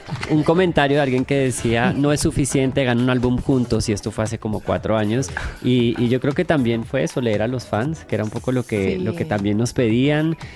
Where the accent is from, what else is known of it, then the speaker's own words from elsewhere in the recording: Colombia; yo como colombiano no habría podido lograr